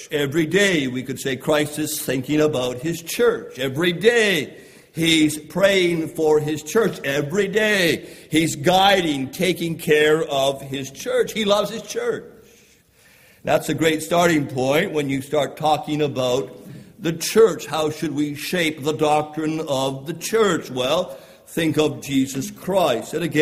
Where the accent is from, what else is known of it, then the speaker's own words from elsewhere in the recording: Canada; I mentioned earlier, I'm a Canadian, and there's something that Canadians love